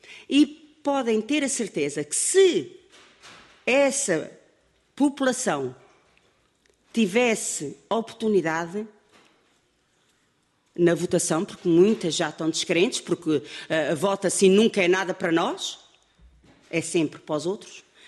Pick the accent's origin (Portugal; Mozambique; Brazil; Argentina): Portugal; Nós somos portugueses ciganos. Não somos ciganos portugueses. Nós somos portugueses ciganos.